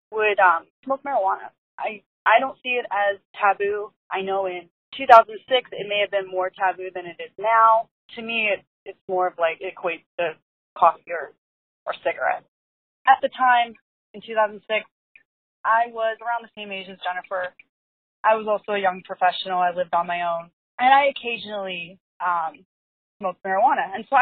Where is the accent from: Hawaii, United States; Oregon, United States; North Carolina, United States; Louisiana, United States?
Hawaii, United States; Aloha, guys. … I am from Hawaii.